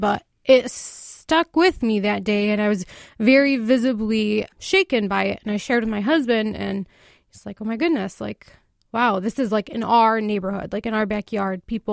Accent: United States; I'm an American, I'm a Muslim, and I contribute every day.

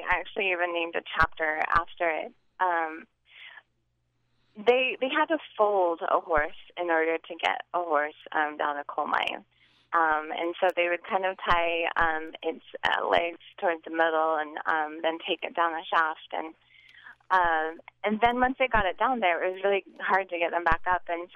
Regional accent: Wales, United Kingdom; Being Welsh and descending from coal miners is... actually, it's always been very important to us.

